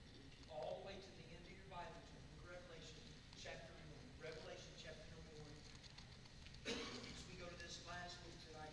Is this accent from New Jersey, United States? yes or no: no; Alabama, United States; And I'm American, Alabamaized, okay?